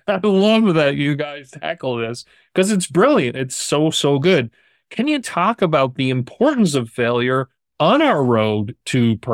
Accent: Canada; as a Canadian in winter

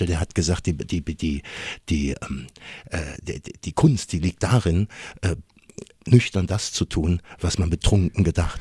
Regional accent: Bonn, North Rhine-Westphalia, Germany; dann haben wir festgestellt, wir kommen beide aus Bonn.

